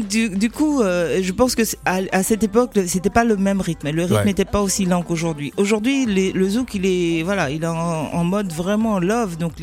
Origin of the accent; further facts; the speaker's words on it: Martinique; en tant que Martiniquaise, qu'on prend souvent pour une Sénégalaise.